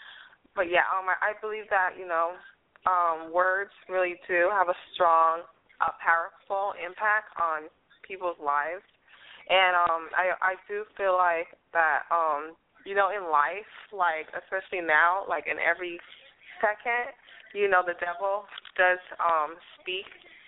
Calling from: Coral Springs, Florida, United States; I'm calling again from Coral Springs, Florida.

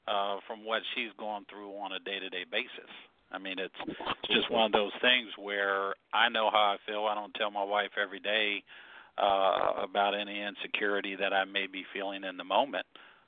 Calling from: Columbus, Ohio, United States; I'm calling from Columbus, Ohio.

